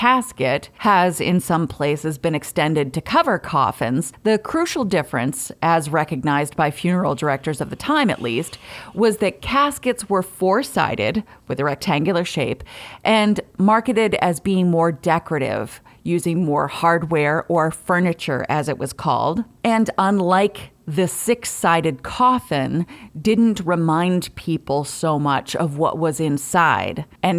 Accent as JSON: {"language": "English", "region": "New England", "country": "United States", "said": "I'm from New England."}